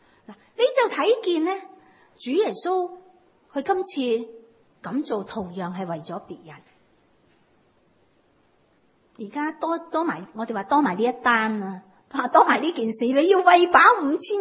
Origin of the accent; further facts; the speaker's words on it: China; 我们中国人呢的体质真的有不同